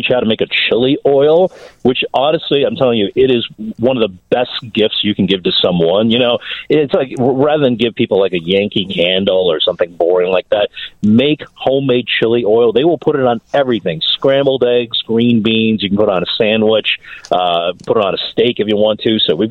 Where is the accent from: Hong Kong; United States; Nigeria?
Hong Kong; So the food I grew up eating in Hong Kong, which is, on the southern part of China